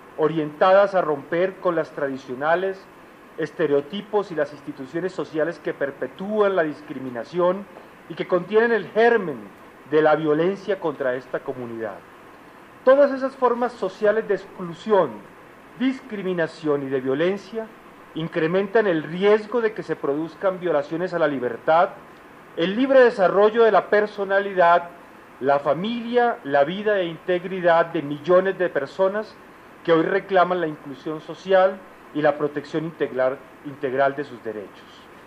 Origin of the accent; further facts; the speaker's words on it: Colombia; debemos asumir todos como colombianos